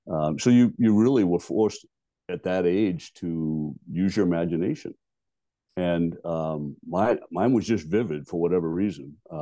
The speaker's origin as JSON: {"language": "English", "region": "Maine", "country": "United States", "tie": "born or raised there", "said": "he made it more plausible by sending it right near my hometown. And he set a fictional town right in the middle of all these places I knew in Maine."}